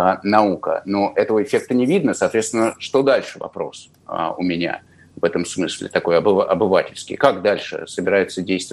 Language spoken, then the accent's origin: Russian; Moscow, Russia; я, как москвич